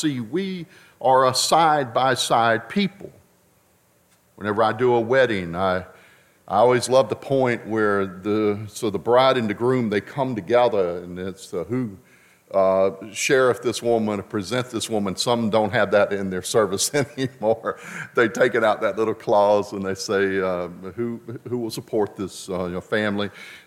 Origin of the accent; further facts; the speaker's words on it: Lewisburg, United States; born there; I was born in Lewisburg while my father pastored the church.